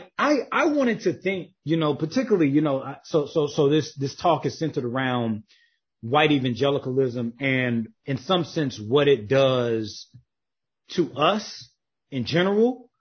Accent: the South, United States; I was raised in the Black rural South, but I ended up going to Clemson

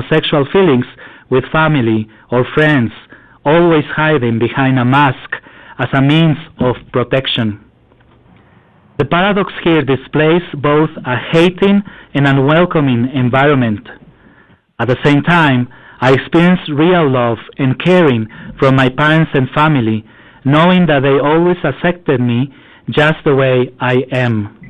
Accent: Baja California, Mexico; Growing up in La Frontera between Mexicali and Calexico made me aware of borders and walls. We Mexicans were never fully accepted on the other side of the Mexican border

